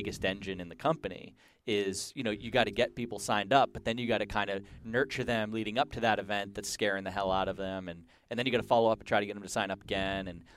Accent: New Jersey, United States; I grew up in New Jersey, that would never happen.

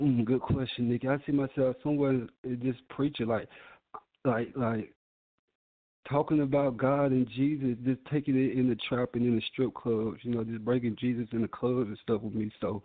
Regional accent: Charlotte, North Carolina, United States; Yeah, no. I'm living in Charlotte. I'm from Charlotte, but I just had to mention Concord because I had my dealings in Concord, too.

